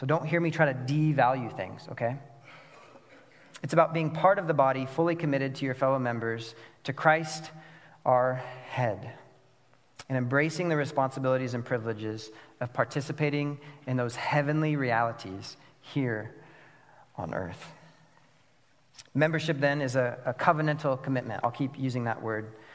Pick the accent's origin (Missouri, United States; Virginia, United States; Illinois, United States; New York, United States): Missouri, United States; Kansas City; We come from Kansas City.